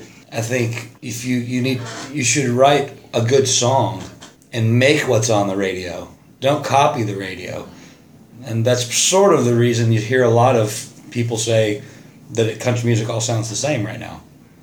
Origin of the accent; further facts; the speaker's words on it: Arizona, United States; that's the way we partied when I was a kid growing up in Arizona.